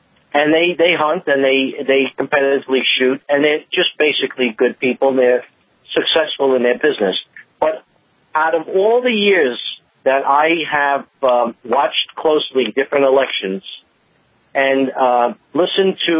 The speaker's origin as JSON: {"language": "English", "town": "New York City", "region": "New York", "country": "United States", "said": "Now, you know I'm from New York City, and Donald Trump is from New York City."}